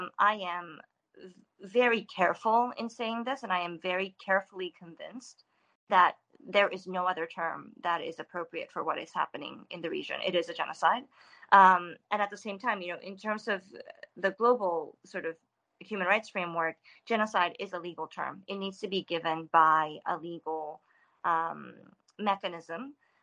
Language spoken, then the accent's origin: English; Kitakyushu, Fukuoka, Japan; I was born in Kitakyushu, as you said. And I am, you know, a Kitakyushu woman born and raised.